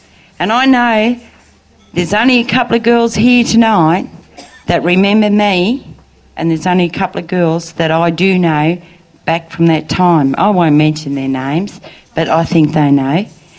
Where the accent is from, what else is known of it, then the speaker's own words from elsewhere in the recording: Albury, New South Wales, Australia; I came from Albury in New South Wales, and the second time round I was sent to Tempe, Catholic place in Sydney